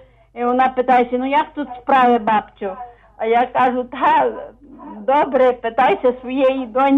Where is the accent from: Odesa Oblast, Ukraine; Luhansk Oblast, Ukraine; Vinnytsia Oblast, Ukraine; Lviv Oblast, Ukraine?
Lviv Oblast, Ukraine; Lviv; Я з Львова, прабабця.